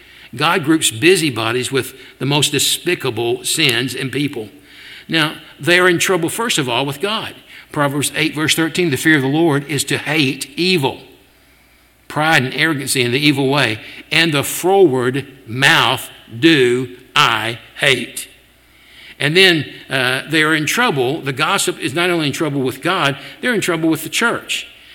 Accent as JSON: {"language": "English", "town": "Memphis", "region": "Tennessee", "country": "United States", "tie": "born or raised there", "said": "you know, I tell people I grew up in Memphis and I can smell the manure wagon 3 blocks away."}